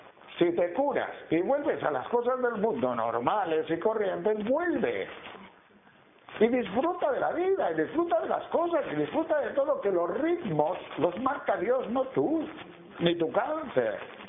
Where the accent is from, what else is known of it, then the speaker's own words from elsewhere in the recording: León, Castile and León, Spain; now in Palencia, Spain; nosotros vivimos en una ciudad en Palencia, mi familia, pero el pueblo de León, pues yo soy de León, pueblito donde vamos por el verano